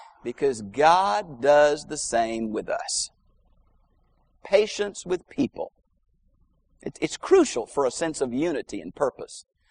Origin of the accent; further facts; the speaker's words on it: Houston, Texas, United States; Well, I'm from Houston. I don't know horses.